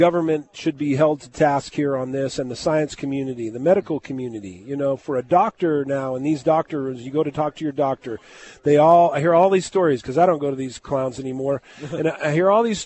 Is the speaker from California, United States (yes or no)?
yes; Moreno Valley, California, United States; And that's why I'm opening up a retail in my hometown, Moreno Valley, California.